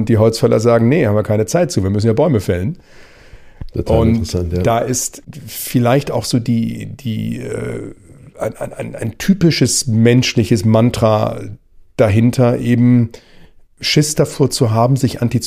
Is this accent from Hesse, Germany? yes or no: no; Hamburg, Germany; aus meiner Heimatstadt Hamburg